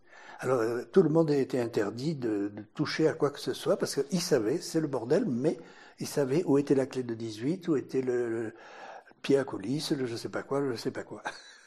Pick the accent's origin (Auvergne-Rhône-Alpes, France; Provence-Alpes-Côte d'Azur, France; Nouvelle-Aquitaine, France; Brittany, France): Provence-Alpes-Côte d'Azur, France; Montbrun-les-Bains; born there; also born or lived in Paris, France; je suis né en 1941 à Montbrun. J'habite au Mouret, route d'Olan, maison à laquelle j'ai toujours été très attaché.